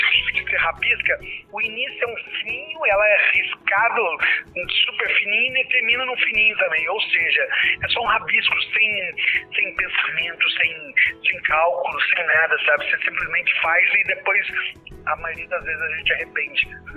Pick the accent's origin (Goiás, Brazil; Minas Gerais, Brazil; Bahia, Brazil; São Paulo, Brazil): Minas Gerais, Brazil; Maria da Fé; Então, eu sou de Maria da Fé. Eu vivi o mundo inteiro. Aí quando eu tava, meus pais estavam ficando velhinhos, eu quis voltar e curtir um pouco eles.